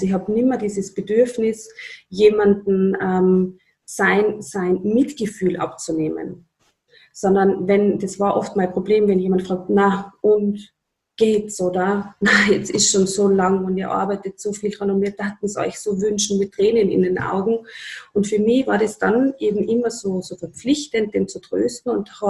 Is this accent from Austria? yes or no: yes; Upper Austria, Austria; also in meiner Heimatgemeinde nach Oberösterreich und haben dort dann weitergemacht.